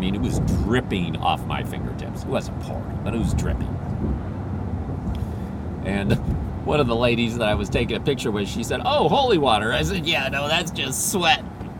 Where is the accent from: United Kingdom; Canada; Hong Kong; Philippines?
Philippines; now in United States; I remember this. I grew up in the Philippines. So I'm still on the tail ends of that.